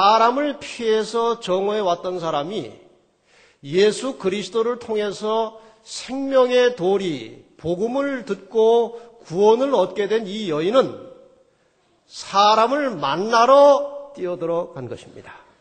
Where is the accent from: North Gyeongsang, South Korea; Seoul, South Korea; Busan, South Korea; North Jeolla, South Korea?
Seoul, South Korea; 제 고향이 이제 구로구 오류동입니다. 그 당시에는 뭐 경기도였지만 지금 주소상 그렇게 서울로 되어 있어요. 저희 아버님이 태어난 그 집에서 제가 태어났습니다. 거기가 고향이에요.